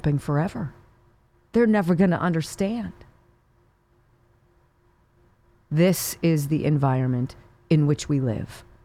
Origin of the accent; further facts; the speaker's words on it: Evanston, Illinois, United States; born there; My parents both went to Northwestern. I was born in Evanston, Illinois.